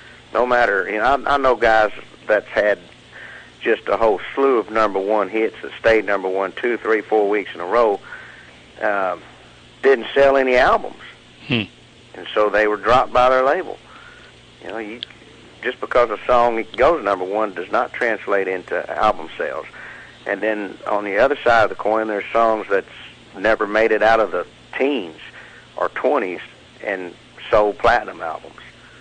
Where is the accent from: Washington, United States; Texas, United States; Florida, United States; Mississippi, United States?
Texas, United States; he's from Oklahoma, you know, and I'm from Texas.